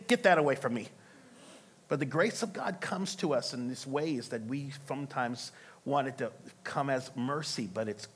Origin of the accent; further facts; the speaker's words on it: the South, United States; I'm from the South, so I say flustrate.